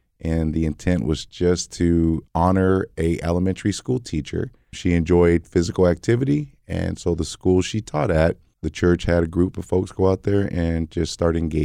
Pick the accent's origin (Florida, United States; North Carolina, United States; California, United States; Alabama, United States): California, United States; Delano; now in Fresno, United States; So I'm a Valley guy, born and raised in the Valley, grew up in Delano, California, graduated in 1985 and relocated to Fresno. And Fresno has been home since then.